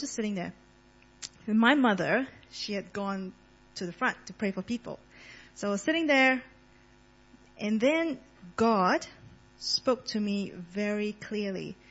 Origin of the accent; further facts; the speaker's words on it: Sandakan, Sabah, Malaysia; And I grew up in Sandakan, Malaysia. So I was baptized as a baby in St. Michael and All Angels Anglican Church.